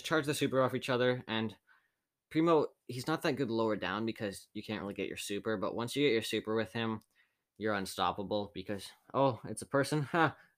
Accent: Canada; Because we're Canadian.

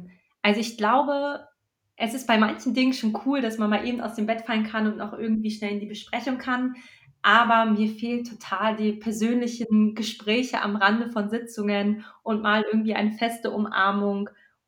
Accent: Hanover, Lower Saxony, Germany; now in Munich, Germany; Ich bin tatsächlich in Hannover aufgewachsen und zur Schule gegangen.

